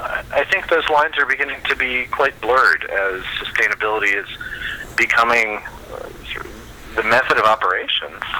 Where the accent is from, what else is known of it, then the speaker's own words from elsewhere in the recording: Washington, District of Columbia, United States; now in Boston, United States; born and raised in Washington, D.C., spent a lot of time down on the Chesapeake Bay, specifically tributaries of, and all over the world, working as a fisherman over in Africa.